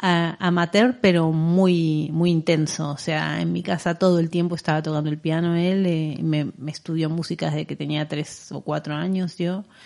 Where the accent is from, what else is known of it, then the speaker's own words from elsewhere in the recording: Buenos Aires, Argentina; now in Spain; Mi infancia la pasé en Buenos Aires, así que tenía esta conexión fuerte con la música y con el cine musical.